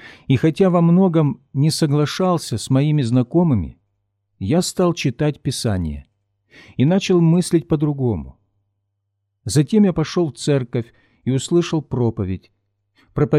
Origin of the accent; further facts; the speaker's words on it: Western Ukraine, Ukraine; born there; Хотя мои родители и родственники верующие уже много поколений, а сам я родился на Западной Украине.